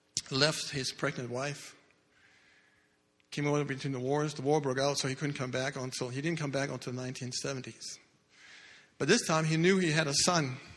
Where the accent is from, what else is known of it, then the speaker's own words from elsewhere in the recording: Denmark; I grew up in Denmark. And I had no contact with Christianity, except my dad had a little bit of faith